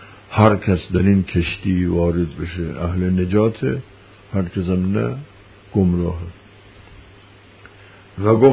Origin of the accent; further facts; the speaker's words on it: Yazd, Iran; اصلا ما یزدیم، یعنی خب یزدیک هستیم،